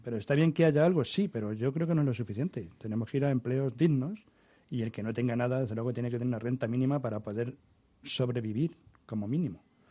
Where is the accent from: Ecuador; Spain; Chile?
Spain; Castilla-La Mancha; Yo no soy independentista, ¿no? Yo soy de La Mancha